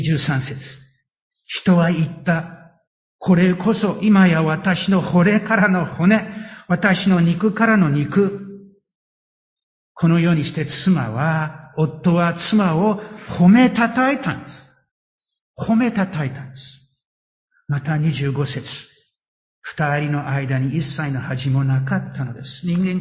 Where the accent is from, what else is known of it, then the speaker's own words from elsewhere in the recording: Matsumoto, Nagano, Japan; 私のふるさとの松本、長野県松本だったらサリン事件です。